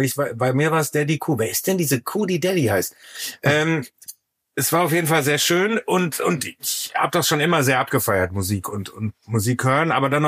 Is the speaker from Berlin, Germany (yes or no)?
no; Soest, North Rhine-Westphalia, Germany; ich bin in Soest geboren und aufgewachsen. Meine Familie mütterlicherseits kommt tatsächlich aus Herford. Ich habe da auch viel Zeit verbracht in meinem Leben.